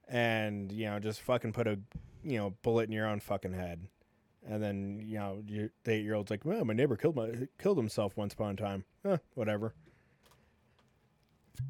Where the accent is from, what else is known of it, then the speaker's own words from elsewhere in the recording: United States; Fucking people came over to my country and started killing my people. I'm Native American.